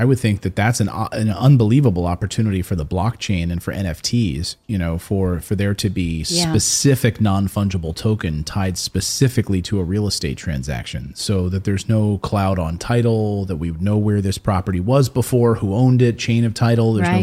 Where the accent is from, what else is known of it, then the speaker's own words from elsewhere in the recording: New Jersey, United States; It's got some language in it, but, you know, hey, we're from New Jersey.